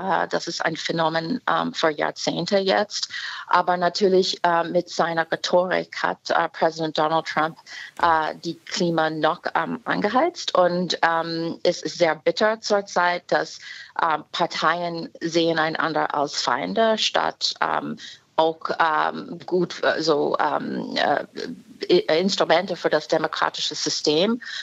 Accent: New York, United States; German is a second language; moved away as an adult; now in Berlin, Germany; Ja, mein Heimat ist im Bundesstaat New York. Meine Eltern, ich bin aufgewachsen in einem Vorort von New York City.

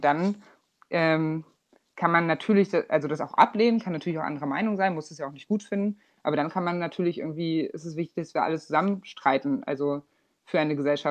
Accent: East Germany, Germany; Also ich bin natürlich im Osten aufgewachsen, der ein anderer Sozialisations- und Erfahrungsraum geblieben ist.

